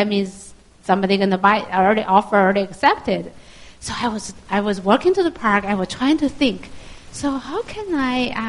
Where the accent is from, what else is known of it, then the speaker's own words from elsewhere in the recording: Qingdao, Shandong, China; English is a second language; So I said, from Qingdao.